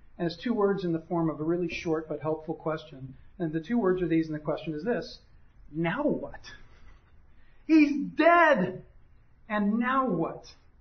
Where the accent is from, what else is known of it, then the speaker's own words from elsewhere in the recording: United States; No, actually, thank you for asking, but no, I'm an American, no.